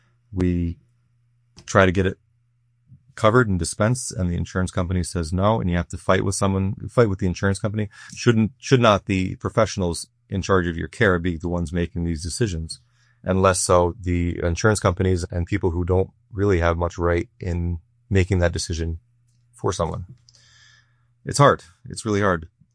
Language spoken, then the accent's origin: English; Liberty, New York, United States; I was born and raised in Liberty. I grew up here. And it's home. I've got roots here. My family's been here for generations.